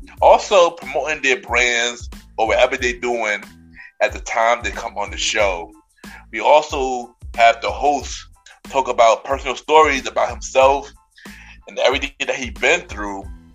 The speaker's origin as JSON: {"language": "English", "town": "Brooklyn", "region": "New York", "country": "United States", "said": "Crown Heights in the building. No, I'm Crown Heights as well."}